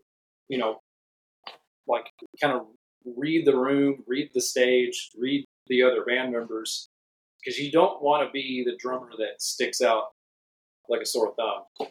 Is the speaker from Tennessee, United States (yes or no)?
no; Texas, United States; Because, I mean, growing up in Texas, you're just surrounded by it.